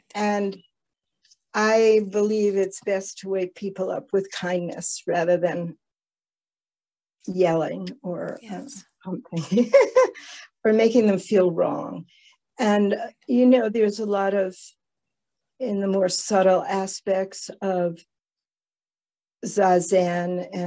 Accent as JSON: {"language": "English", "country": "United States", "said": "I got a job being an American, despite being an American, at the Buddhist Society"}